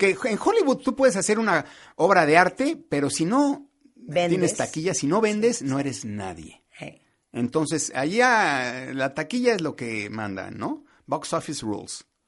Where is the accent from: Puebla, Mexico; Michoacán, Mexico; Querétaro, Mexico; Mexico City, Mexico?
Michoacán, Mexico; Yo estaba en Michoacán con mi abuelita, en mi tierra